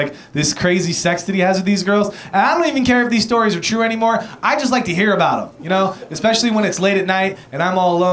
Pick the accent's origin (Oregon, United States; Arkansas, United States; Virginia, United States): Oregon, United States; Portland; I'm from Portland, Oregon. That is the strip club capital of the lower 48.